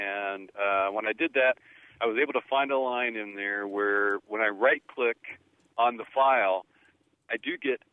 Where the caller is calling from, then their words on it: Bloomington, Illinois, United States; Oh, line 4. Yes, from Bloomington, Illinois.